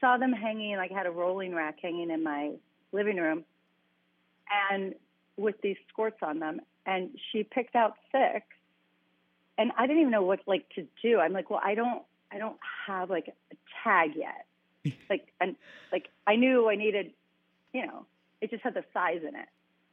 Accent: Ohio, United States; I'm from Ohio, didn't know that the garment district even existed.

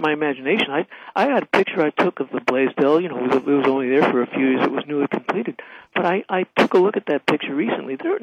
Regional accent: Manhattan, New York, United States; now in Honolulu, United States; I'm from Manhattan. I was born in the East Side, Upper East Side. I was raised in Midtown, and I first came here in 1971.

